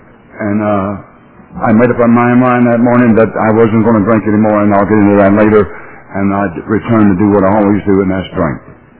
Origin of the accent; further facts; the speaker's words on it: North Carolina, United States; but I was raised in North Carolina, and I was four boys in my family.